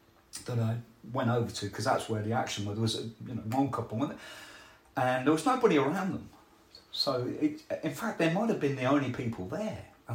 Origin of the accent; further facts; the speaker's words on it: Leicester, East Midlands, United Kingdom; I don't know nothing about boats. I'm from Leicester, but I'm willing to graft and work